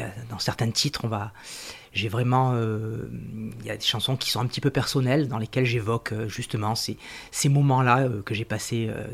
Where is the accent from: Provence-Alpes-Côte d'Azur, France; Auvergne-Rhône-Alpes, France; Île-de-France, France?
Provence-Alpes-Côte d'Azur, France; Marseille; born there; Alors moi je suis né à Marseille il y a quelques années maintenant et mon papa est originaire des Alpes d'Haute-Provence